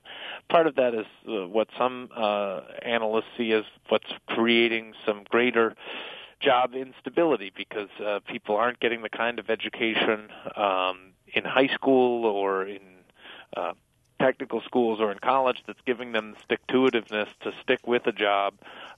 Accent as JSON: {"language": "English", "region": "New York", "country": "United States", "tie": "born or raised there", "said": "If you look, say, in my just take my home state of here of New York"}